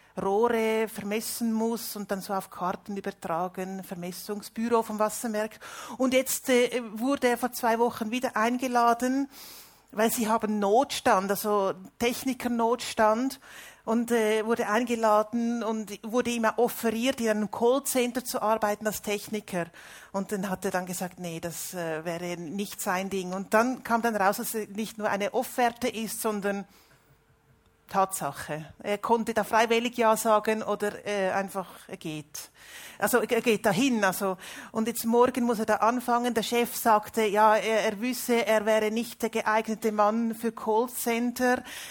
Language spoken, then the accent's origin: German; Zurich, Switzerland; moved away as an adult; now in Italy; Ursprünglich komme ich aus dem Zürcher Oberland, bin in Zürich geboren und dann im Zürichgebiet aufgewachsen. Seit 1994 wohne ich in Italien